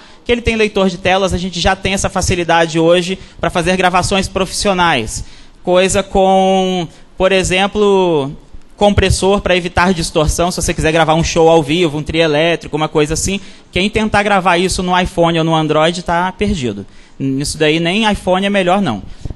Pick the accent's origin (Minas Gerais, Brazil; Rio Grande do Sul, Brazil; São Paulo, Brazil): Rio Grande do Sul, Brazil; Gente de fora, eu, por exemplo, sou lá da Serra Gaúcha, não tenho a mínima noção.